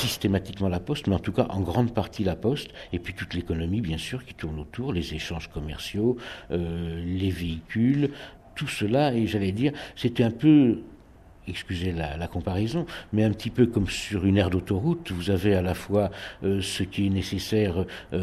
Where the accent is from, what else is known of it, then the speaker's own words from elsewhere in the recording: Gallargues-le-Montueux, Occitanie, France; puisque je suis originaire de Galargue